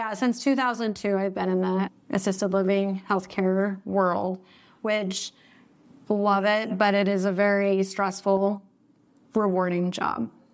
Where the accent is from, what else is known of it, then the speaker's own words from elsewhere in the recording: Riverside, Idaho, United States; also born or lived in Blackfoot, Idaho; I was born in Blackfoot, Idaho, and I grew up out in Snake River. So I'm not really from Blackfoot. I'm not a Bronco. So let's put that out there. I'm a Panther. I'm from Snake River.